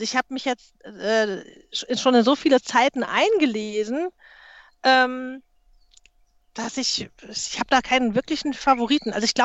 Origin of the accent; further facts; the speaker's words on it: Hesse, Germany; Main-Kinzig-Kreis.